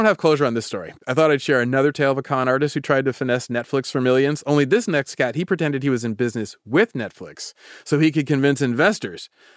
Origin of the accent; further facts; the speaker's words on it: Davis, California, United States; He started out life not far from my hometown of Davis. Reading about this cat, he reminded me of dudes I grew up with.